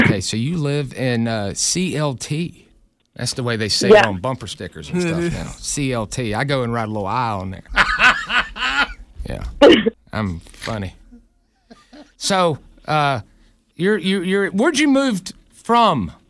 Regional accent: Greenville, South Carolina, United States; I was born and raised here in Greenville, South Carolina. Don't plan to move.

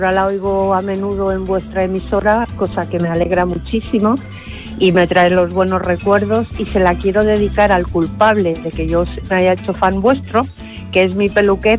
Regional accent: Germany; also born or lived in León, Spain; now in Gran Canaria, Spain; yo soy leonesa, me crié en Alemania y llevo 30 años en Gran Canaria

